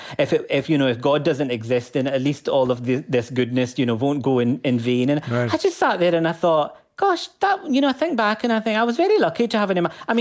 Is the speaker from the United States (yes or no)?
no; Glasgow, Scotland, United Kingdom; it's exactly the same about what I talk about when I talk about being Glaswegian, being Pakistani.